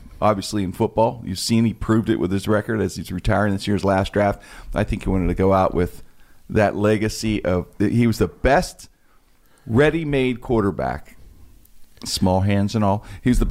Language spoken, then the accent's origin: English; Pittsburgh, Pennsylvania, United States; he's a Pittsburgh boy like us. We grew up, you know, North Side, and I grew up in the Strip.